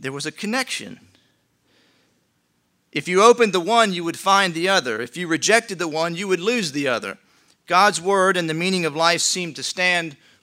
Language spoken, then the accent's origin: English; Pennsylvania, United States; Now, I grew up in Pennsylvania for roughly the first 20 years of my life, and I attended Hinkletown Mennonite Church.